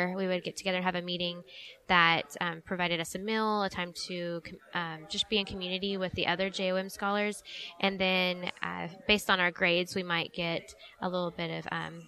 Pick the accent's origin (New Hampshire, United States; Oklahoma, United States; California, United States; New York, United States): Oklahoma, United States; Mustang; Yes, I grew up in Mustang.